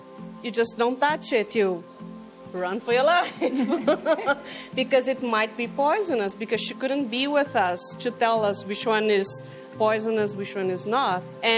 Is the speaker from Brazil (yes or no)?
yes; Rondônia, Brazil; Growing up in Rondônia, in the north of Brazil where I grew up, there were quite a few of like poisonous frogs.